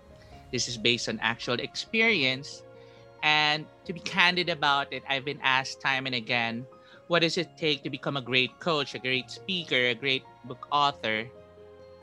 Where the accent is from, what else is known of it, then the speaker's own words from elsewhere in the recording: Philippines; It's something that I'm really proud of as a Filipino